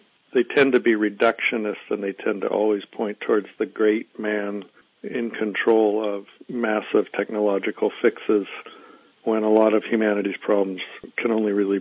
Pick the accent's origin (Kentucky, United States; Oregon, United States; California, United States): California, United States; Well, part of it might be personal. I grew up in Silicon Valley.